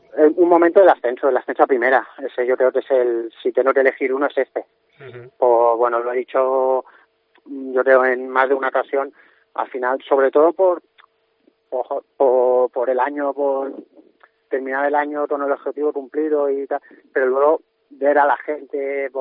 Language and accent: Spanish; Balearic Islands, Spain; Soy de Mallorca, pero sí que me considero un ostense más. Bueno, tengo familia aquí, mi mujer es de aquí, mis suegros.